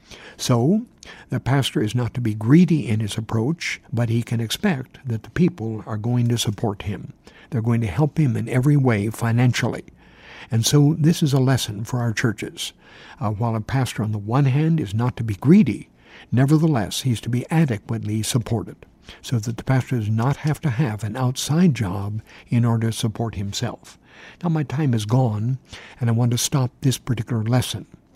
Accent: Philippines; moved away as an adult; now in Guam; We have come from the Philippines. We came here to Guam from the Philippines.

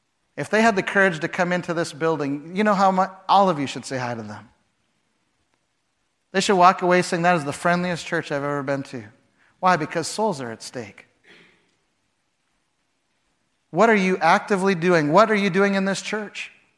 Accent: Chicago, Illinois, United States; moved away; When I first went to Canada, I came from Chicago. In Chicago, you dress like a business person

